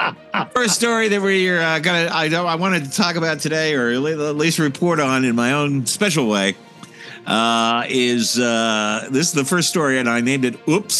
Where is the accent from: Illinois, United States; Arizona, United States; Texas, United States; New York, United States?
New York, United States; And I came from New York. I lived in New York, man.